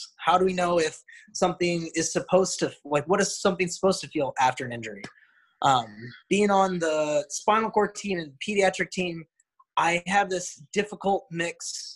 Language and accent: English; Omaha, Nebraska, United States; I'm actually from Omaha, Nebraska, and I went to Creighton University.